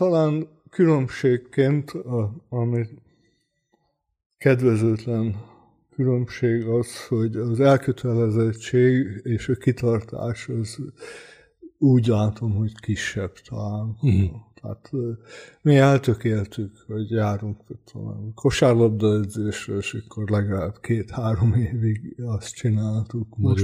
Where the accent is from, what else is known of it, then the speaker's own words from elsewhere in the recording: Veszprém, Veszprém County, Hungary; born there; also born or lived in Salgótarján; Veszprémi születésű vagyok, ez a kötődés, ha lelki is, de még a mai napig megvan a Balatonhoz és a Balaton felvidékhez. Sajnos ott sokat nem éltünk